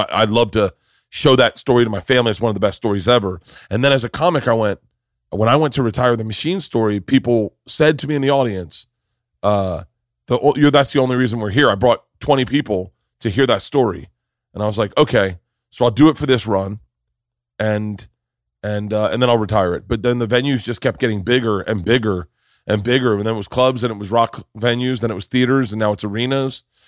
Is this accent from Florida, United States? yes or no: yes; Florida, United States; I'm a big … fan. I grew up in Florida.